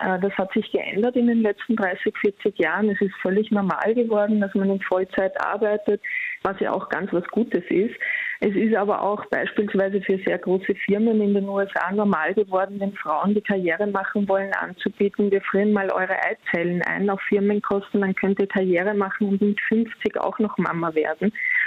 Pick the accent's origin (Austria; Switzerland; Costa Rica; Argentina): Austria; now in Germany; ich bin jetzt aus Österreich, lebe in Deutschland, bin in einer Großfamilie groß geworden